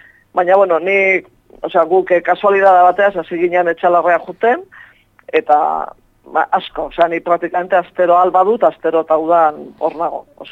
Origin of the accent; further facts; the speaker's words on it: Zumarraga, Basque Country, Spain; also born or lived in Urretxu; bai zumarratara eta bai urretxuarra sentitzen nahi, zentzuten badirate, kriston borroka jasoko du gero